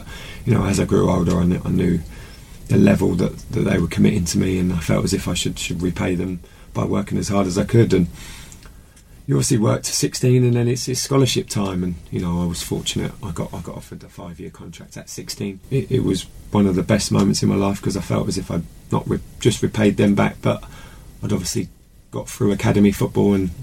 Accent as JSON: {"language": "English", "town": "Eastbourne", "region": "South East England", "country": "United Kingdom", "tie": "born or raised there", "said": "I just started playing for my district, which was South East Sussex, because I grew up in Eastbourne"}